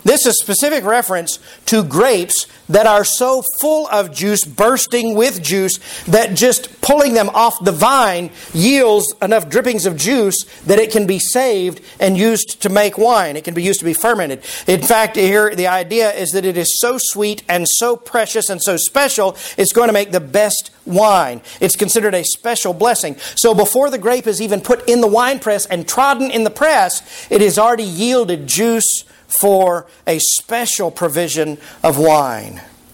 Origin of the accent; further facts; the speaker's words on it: Texas, United States; I say it Sharon because I'm from Texas. If you're in Israel, you say Sharon.